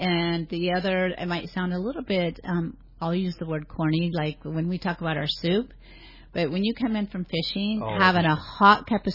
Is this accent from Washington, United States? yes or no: no; California, United States; also born or lived in British Columbia, California, United States; I'm a Californian too, BC and Californian, and I've never had ling cod here.